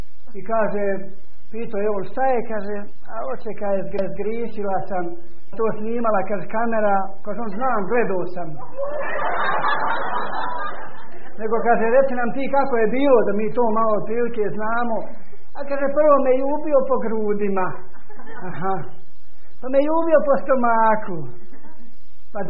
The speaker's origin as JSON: {"language": "Bosnian", "town": "Sarajevo", "region": "Federation of Bosnia and Herzegovina", "country": "Bosnia & Herzegovina", "said": "Odakle si ti? Pitao on mene. Rekao, iz Sarajeva."}